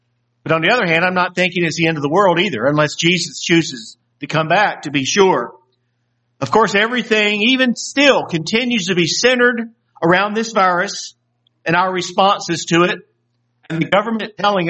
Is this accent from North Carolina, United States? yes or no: yes; North Carolina, United States; also born or lived in Des Moines, Iowa; I physically grew up in North Carolina